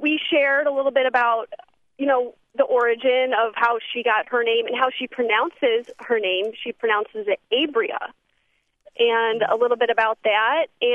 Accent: Ohio, United States; And even though she lives in Alabama, and she's African-American, and I'm white from Ohio, we find things to talk about.

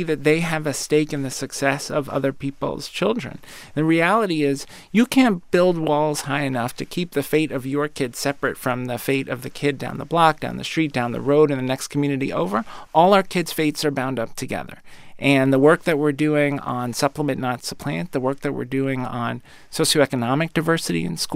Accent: Brooklyn, New York, United States; I grew up in New York City, in Brooklyn. I went to PS 276 in Canarsie.

